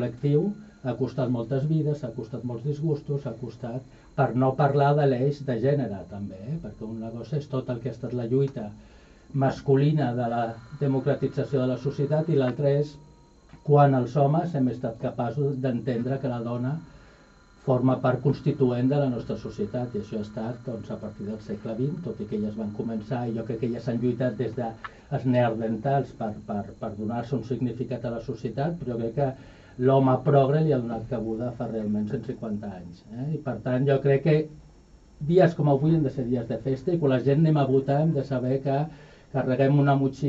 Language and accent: Catalan; Catalonia, Spain; com a Sant Feliuenc, que estic molt agraït a tots vosaltres de que vulgueu participar a la governança del meu poble